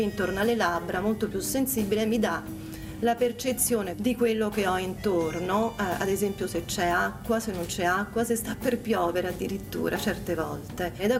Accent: Rome, Lazio, Italy; io sono di Roma, si sentirà

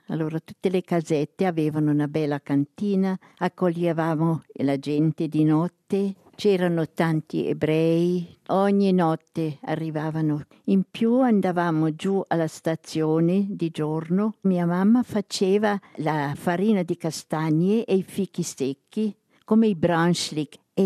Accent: Schaffhausen, Switzerland; born there; Sono nata a Schaffhausen nel 1927.

